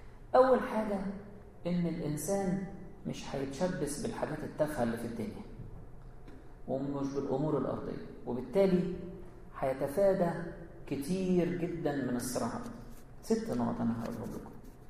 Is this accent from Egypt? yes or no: yes; Egypt; النهر عندنا في مصر